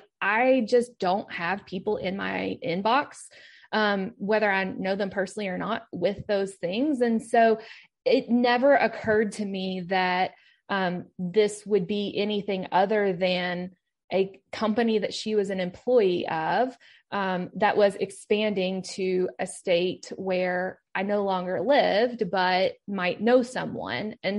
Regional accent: Kentucky, United States; which, side note, I am from Kentucky, even though that's not where I live now.

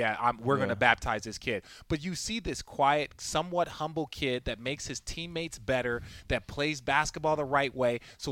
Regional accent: Phoenix, Arizona, United States; Now, I grew up in Phoenix.

